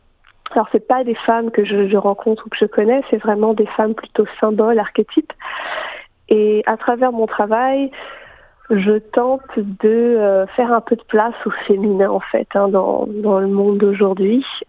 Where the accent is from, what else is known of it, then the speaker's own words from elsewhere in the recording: Russia; now in Melbourne, Australia; Alors, je suis une artiste russe, principalement.